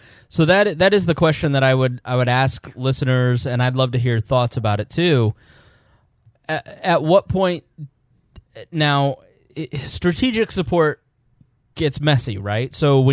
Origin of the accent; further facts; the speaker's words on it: United States; because I'm fully American.